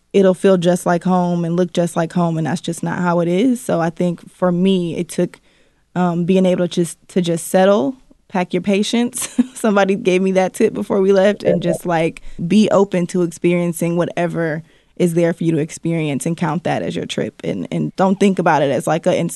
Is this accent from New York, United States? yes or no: no; Detroit, Michigan, United States; I think growing up in Detroit, I'm obviously used to all Black spaces and Black pride, I guess is how you can phrase it.